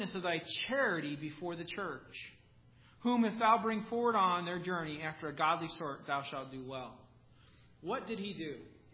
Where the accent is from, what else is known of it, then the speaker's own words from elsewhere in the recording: Pax, Illinois, United States; grew up in a little town called Pax, Illinois.